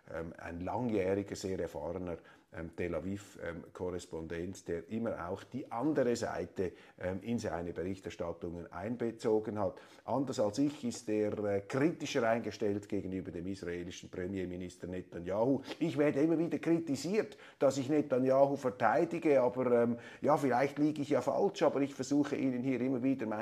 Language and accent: German; Switzerland; da bin ich überfordert als Schweizer